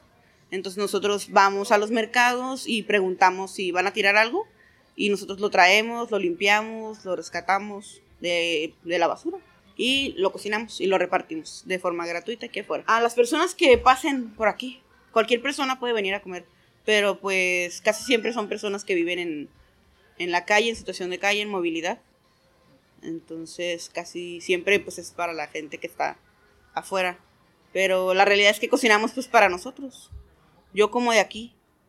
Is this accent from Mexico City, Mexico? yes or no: no; Ciudad Obregón, Sonora, Mexico; born there; tengo 35 años y nací en Sonora, en Ciudad Obregón.